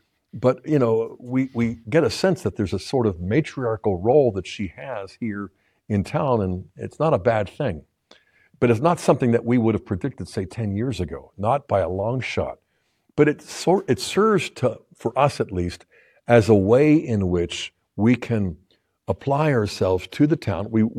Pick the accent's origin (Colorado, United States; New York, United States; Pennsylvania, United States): Pennsylvania, United States; Pittsburgh; I grew up nearby in Pittsburgh, and most people look down on Pittsburgh.